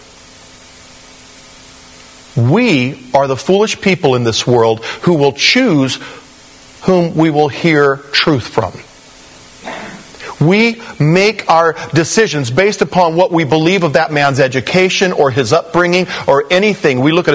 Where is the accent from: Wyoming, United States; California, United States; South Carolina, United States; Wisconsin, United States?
California, United States; Porterville; but I came from Porterville, California. Lots of cows.